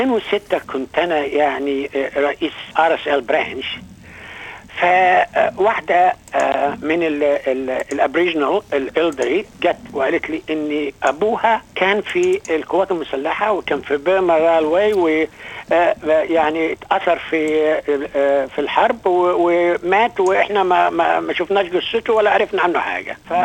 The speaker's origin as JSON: {"language": "Arabic", "country": "Egypt", "moved": "as an adult", "lives_now": "Australia", "said": "انا خرجت من مصر"}